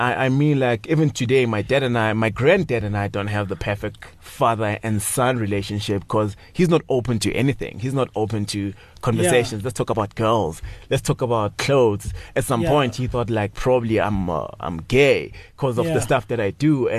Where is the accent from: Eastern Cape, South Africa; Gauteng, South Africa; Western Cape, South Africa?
Gauteng, South Africa; Daveyton; also born or lived in Lydenburg / Tsakane; And when I was five, my mom and dad moved to Daveyton, stayed in Daveyton. They separated, had to go to Tsakane.